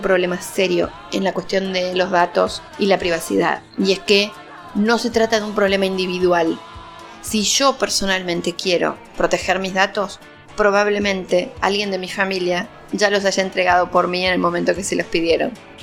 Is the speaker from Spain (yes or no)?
no; Argentina; vengo de Argentina.